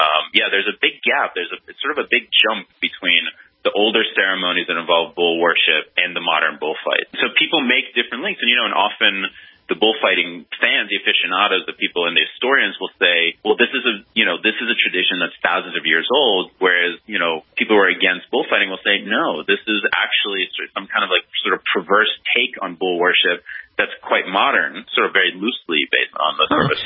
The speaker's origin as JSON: {"language": "English", "country": "Israel", "tie": "born or raised there", "also_born_or_lived": "United States", "said": "The name is Israeli, actually. I grew up in Israel. I was born in the States, but I grew up in Israel."}